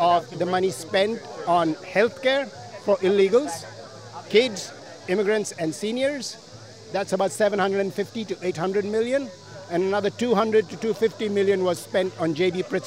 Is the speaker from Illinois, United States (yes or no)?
yes; Naperville, Illinois, United States; I'm from Naperville, and I'm running for state rep in Illinois House District 41.